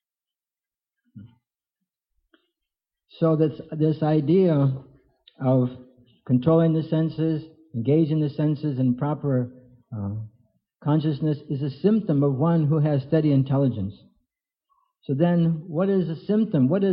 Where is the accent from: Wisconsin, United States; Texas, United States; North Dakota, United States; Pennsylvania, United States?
North Dakota, United States; born there; I was born in North Dakota. Now you met somebody from North Dakota, that means you're a rare person, right?